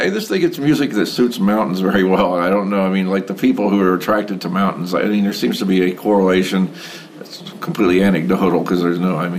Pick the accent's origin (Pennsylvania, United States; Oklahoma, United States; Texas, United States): Oklahoma, United States; I mean, I when I was a kid, I grew up in Oklahoma, which is, you know, it's, you can see all the way across the state.